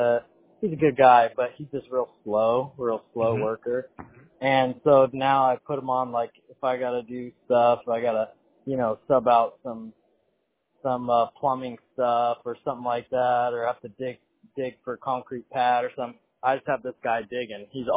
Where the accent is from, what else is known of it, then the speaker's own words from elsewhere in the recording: New Mexico, United States; It's like a wild west out here. I'm from New Mexico.